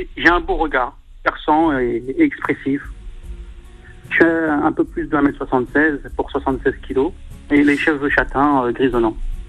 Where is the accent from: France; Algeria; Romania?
Algeria; Je suis algérien.